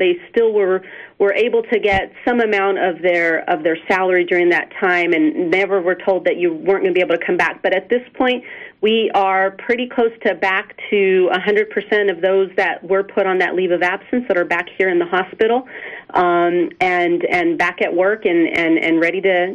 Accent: Las Cruces, New Mexico, United States; So I say I'm from Las Cruces. I moved here in high school, and I'm a Mayfield alum, and I'm also an Aggie, diehard Aggie as well, and pretty much stayed in New Mexico

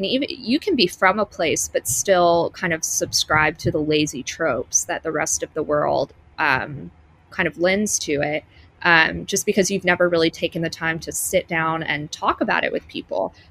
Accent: Tuscaloosa, Alabama, United States; I was raised in Tuscaloosa, Alabama, and gun culture was just is so sacred there as it is throughout much of the South.

